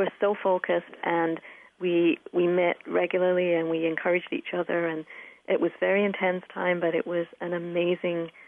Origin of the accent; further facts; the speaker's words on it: England, United Kingdom; accent: English; But you'll probably hear a little bit of my English accent in the book.